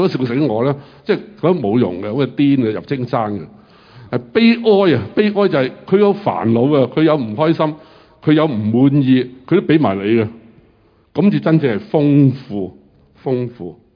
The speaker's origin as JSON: {"language": "Cantonese", "country": "Hong Kong", "said": "咁我香港人冇意思啊，水费好平嘅咁样，"}